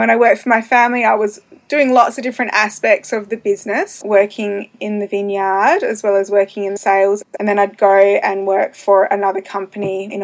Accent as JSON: {"language": "English", "town": "Yallingup", "region": "Western Australia", "country": "Australia", "tie": "born or raised there", "said": "Since the 1980s, I grew up in rural Yelling Up, which was sheep country back then."}